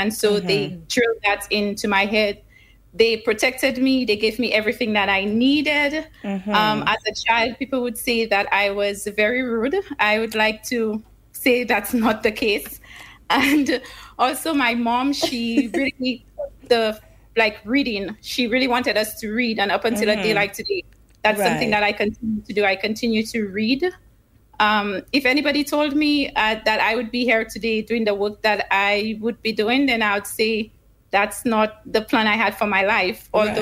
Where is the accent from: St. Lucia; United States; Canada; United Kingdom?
St. Lucia; Sauzay, Choiseul; Yes, I was born in St. Lucia. I come from a very tiny community in Lafarge-Choiseul called Sauzay. I was raised in a two-parent family household and beautifully situated between two brothers